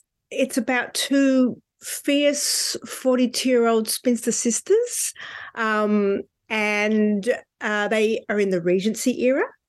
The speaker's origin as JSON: {"language": "English", "country": "Australia", "said": "I'm an Australian author."}